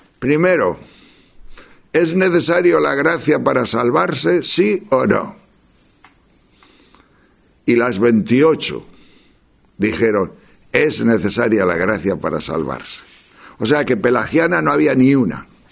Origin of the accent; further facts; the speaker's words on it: Tejerina, Castile and León, Spain; Nosotros somos de León, de Tejerina, de allá arriba, de la montaña.